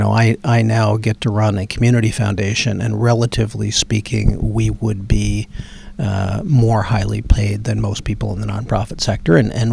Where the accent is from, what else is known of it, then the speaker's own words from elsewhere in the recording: Hamilton, Ontario, Canada; a relatively privileged kid growing up in Southwest Hamilton.